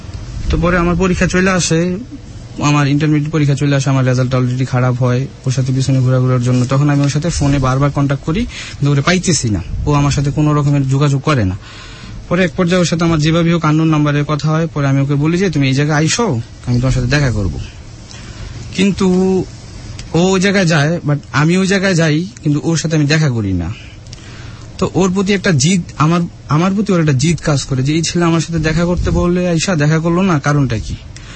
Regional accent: Chandpur, Chittagong Division, Bangladesh; আমার জন্ম চাঁদপুর শহরেই, ছোটবেলা থেকে ওই জায়গায় আমার বেড়ে ওঠা পড়াশোনা। তো একটা সময় পড়াশোনা প্রাইমারি মানে চাঁদপুর থেকে আমার পড়াশোনা শুরু।

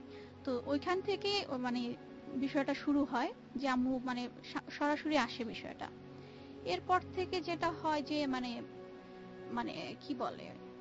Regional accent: Narayanganj, Dhaka Division, Bangladesh; now in Dhaka, Bangladesh; আমার home town হচ্ছে Narayanganj and বর্তমানে আমি ঢাকা মোহাম্মদপুরে বসবাস

